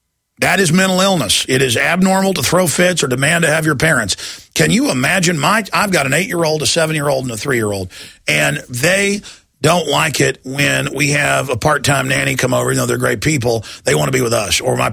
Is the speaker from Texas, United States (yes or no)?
yes; Dallas, Texas, United States; I grew up in Dallas medium tier golf course, nothing fancy, the neighborhood.